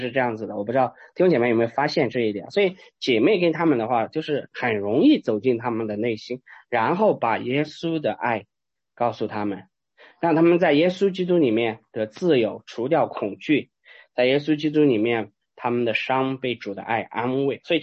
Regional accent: China; 因为我们中国人是喝热水嘛

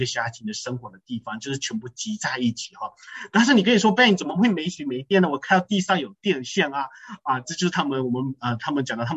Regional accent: Malaysia; 虽然我是在马来西亚长大， 但是我真的没有想到哦，原来马来西亚还有这样子的一个地方

